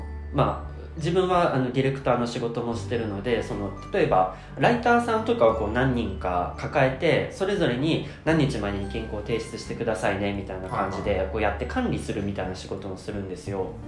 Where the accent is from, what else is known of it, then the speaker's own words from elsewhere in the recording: Saitama, Japan; also born or lived in Tokyo; まあずっと出身は埼玉で、学校とか東京だったので、まあ、ずっとその関東圏内でしか生活がしたことがないということで